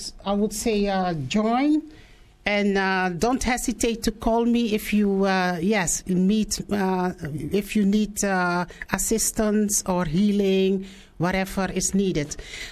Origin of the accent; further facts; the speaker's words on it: Suriname; born there; English is a second language; I was born in Suriname.